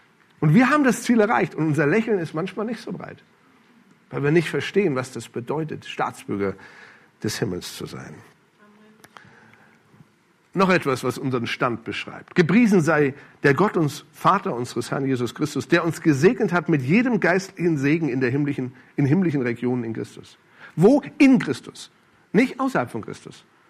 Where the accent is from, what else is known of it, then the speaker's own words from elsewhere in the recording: Germany; Oh, ich liebe Deutschland. Deutschland ist meine Heimat.